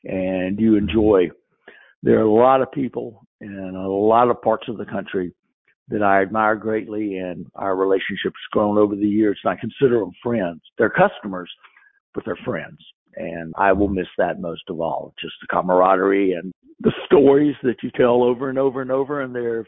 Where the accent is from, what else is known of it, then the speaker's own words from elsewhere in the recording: North Carolina, United States; also born or lived in Georgia; now in Dalton, United States; I'm a native Georgian, but I grew up in North Carolina.